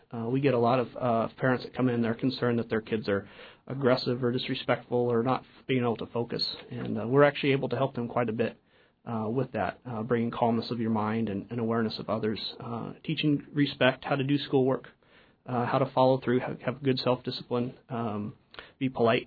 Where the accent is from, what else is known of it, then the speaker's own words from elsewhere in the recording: Port Alexander, Alaska, United States; I was raised on Baranoff Island in Port Alexander, a little fishing community at the time, about 150 people.